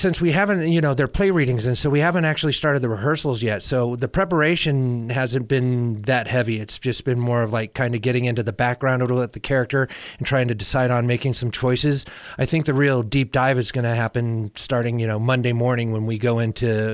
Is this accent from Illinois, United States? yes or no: no; Boulder, Colorado, United States; also born or lived in Durango / New York City; And I'm originally from Durango, born here, third generation. Grew up in Boulder and moved to New York City and then back to Boulder and then back to here.